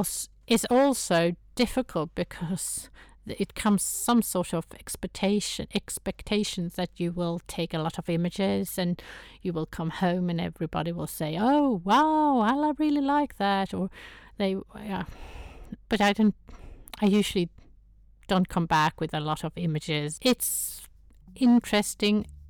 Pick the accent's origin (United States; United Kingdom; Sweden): Sweden; first language Swedish; English is a second language; I joined, but English isn't my first language. I'm a Swede. I prefer writing in Swedish.